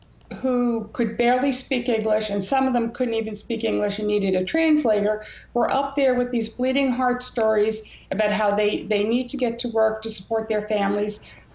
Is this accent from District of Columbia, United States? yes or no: no; Massachusetts, United States; I'm from Massachusetts.